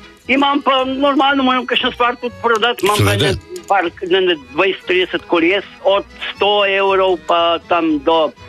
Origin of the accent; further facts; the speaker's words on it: Grosuplje, Central Slovenia, Slovenia; born there; Grosupeljčan rojen, ampak imam tle vikend, kor.